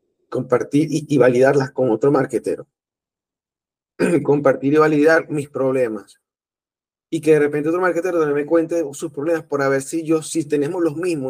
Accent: Barquisimeto, Lara, Venezuela; also born or lived in Margarita; Yo estuve viviendo, yo soy de acá de Barquisimeto, pero estuve viviendo como casi 6 años en Margarita. Regreso en el 2014

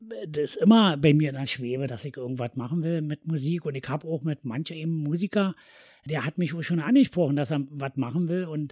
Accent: Berlin, Germany; Ich bin in Siemensstadt aufgewachsen.

